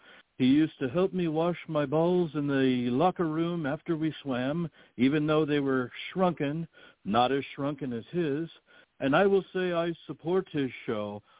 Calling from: Canada; I'm calling in from Canada

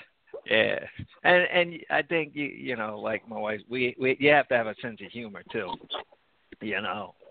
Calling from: New Jersey, United States; I'm calling from New Jersey.

